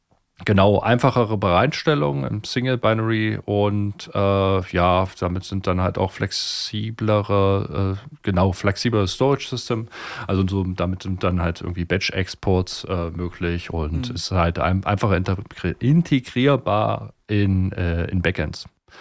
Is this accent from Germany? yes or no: yes; eastern Germany, Germany; Ich komme aus dem Osten, da ist es auch